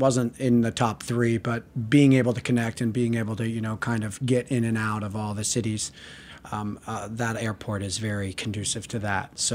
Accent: New Jersey, United States; As I said, I was here for 15 years, and I'm originally from Jersey.

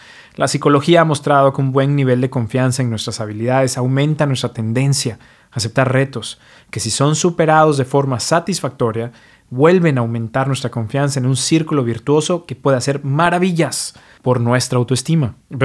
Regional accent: Mexico; now in New York, United States; Soy mexicano, pero vivo y practico medicina en New York

